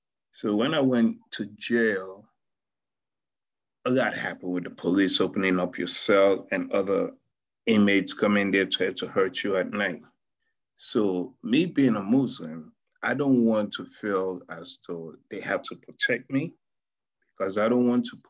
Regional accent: Pepel, Northern Province, Sierra Leone; I grew up in West Africa, Sierra Leone. I was born in a little village called Pepel. Mm. And majority of the people that were there are Muslims.

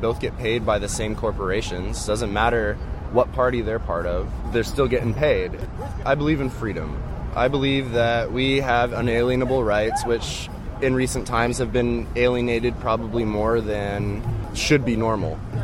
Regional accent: San Francisco, California, United States; born there; I was born in California.

